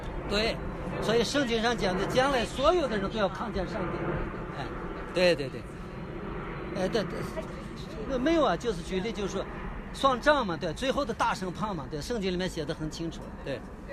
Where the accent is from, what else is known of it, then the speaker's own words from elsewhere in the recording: China; 我们中国人最有能干的一件事